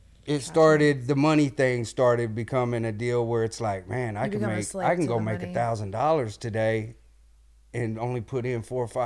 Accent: Kingsville, Texas, United States; now in Oklahoma City, United States; when I moved to Oklahoma City, we came from Kingsville, Texas. So down in Kingsville, Texas, that's a small country town

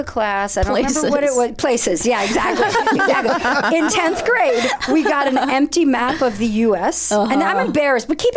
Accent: Ohio, United States; I'm from Ohio.

